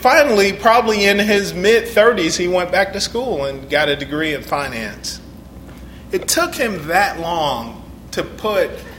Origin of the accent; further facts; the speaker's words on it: Detroit, Michigan, United States; We grew up in Detroit in the 60s, where drugs were prevalent.